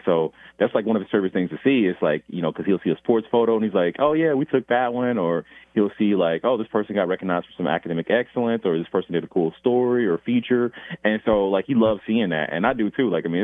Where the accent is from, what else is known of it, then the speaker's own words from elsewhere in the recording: Kansas City, United States; now in Iowa, United States; Like, I'm from Kansas City and I'd never been on a farm until I moved to Iowa.